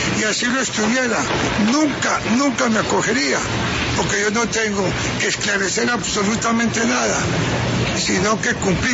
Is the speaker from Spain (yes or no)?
no; Colombia; como colombiano